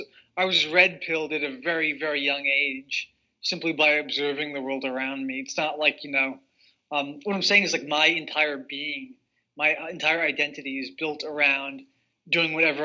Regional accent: New Hampshire, United States; born there; I was born in 1987 in New Hampshire.

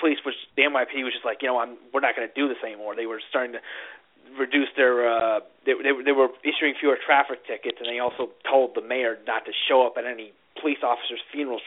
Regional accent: Syracuse, New York, United States; I grew up in Syracuse, New York, which is where these schools are, if I recall correctly, majority black now.

